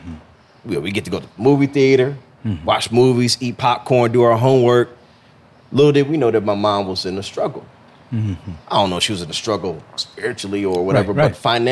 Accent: Williamsburg, Virginia, United States; I'm from Williamsburg, Virginia. Shout out to 757.

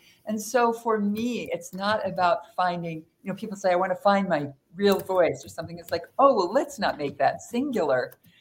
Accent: Minnesota, United States; I'm 6'2". I'm from Minnesota. I'm smart and serious

